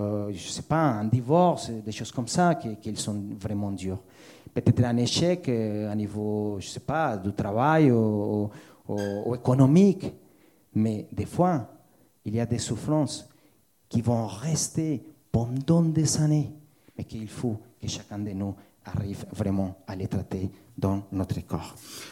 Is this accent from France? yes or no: no; Colombia; moved away; ça fait 20 ans que j'ai quitté la Colombie, alors j'ai des souvenirs